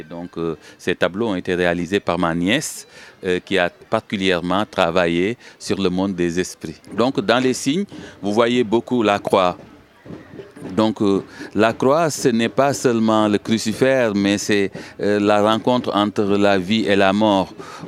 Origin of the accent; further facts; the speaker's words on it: Senegal; Je viens du Sénégal.